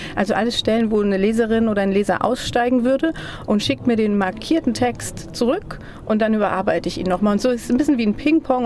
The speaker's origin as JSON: {"language": "German", "region": "Southern Germany", "country": "Germany", "said": "Ich komme aus Süddeutschland, es das heißt aber das Kiosk."}